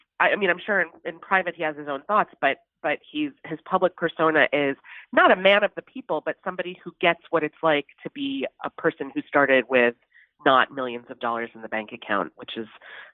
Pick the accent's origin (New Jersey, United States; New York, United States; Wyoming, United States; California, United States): New York, United States; moved away as an adult; So I, in full disclosure, I left New York soon after Mayor Bloomberg took over.